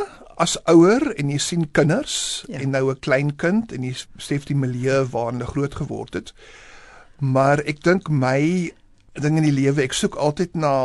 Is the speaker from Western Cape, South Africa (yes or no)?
yes; Bellville, Western Cape, South Africa; now in London, United Kingdom; Hoe ek groot geword het in Bellville